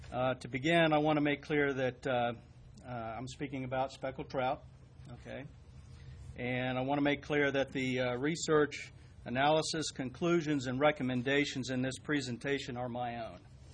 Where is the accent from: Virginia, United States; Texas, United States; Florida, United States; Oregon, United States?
Virginia, United States; I grew up in and around the Lynn Haven River